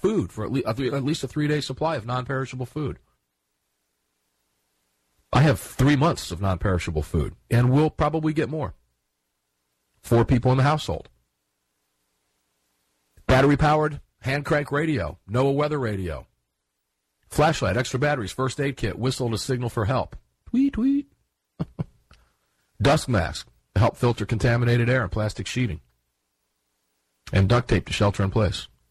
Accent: Tampa, Florida, United States; I spent many years, I consider Tampa, Florida my hometown. It's where both my kids were born. It's where I was married.

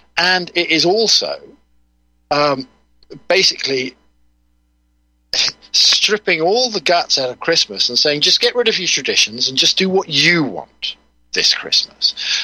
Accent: Morgan Porth, South West England, United Kingdom; what occurred a few years ago in my hometown, Morganporth, was Kate Winslet bought a house there, knocked it flat, built some monstrosity, visited it a couple of times, and then put it on the market. And as a result, the road I grew up on

